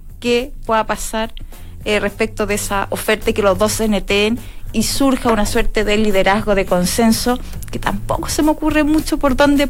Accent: Providencia, Santiago Metropolitan Region, Chile; Ponte tú, yo soy de Providencia, siempre le he sacado en Providencia.

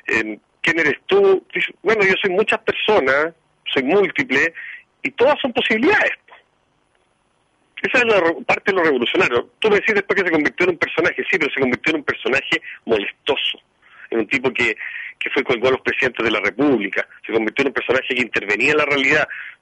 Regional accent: Chile; porque somos chilenos y aprendimos a convivir con eso

